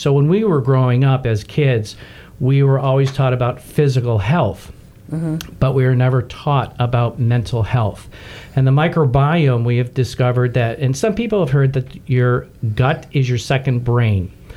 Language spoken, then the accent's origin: English; New York, United States; I am from Western New York, outside of Buffalo, and I am the first of five boys.